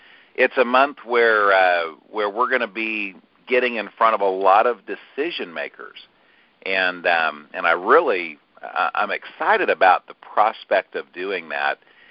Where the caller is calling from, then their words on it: Dallas, Texas, United States; I'm joining from Dallas, Texas, where it's actually stormy and rainy this morning